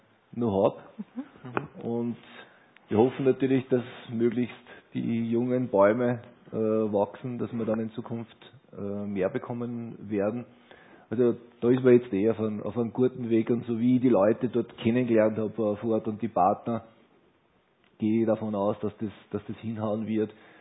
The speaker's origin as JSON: {"language": "German", "country": "Austria", "said": "Es ist wie bei uns in Österreich, die was fleißig sind, haben schöne Ernten"}